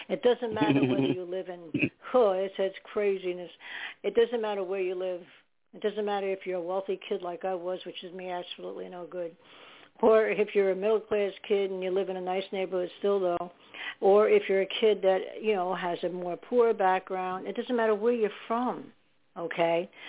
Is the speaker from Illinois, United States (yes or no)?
no; New York, United States; born there; And I'm from New Jersey right now. I was born in New York, but I live in New Jersey.